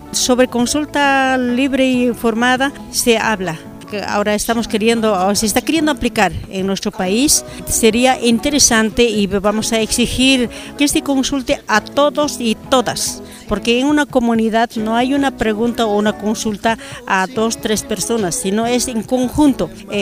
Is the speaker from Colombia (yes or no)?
no; Bolivia; soy boliviana, pertenezco a Radio La Chuana.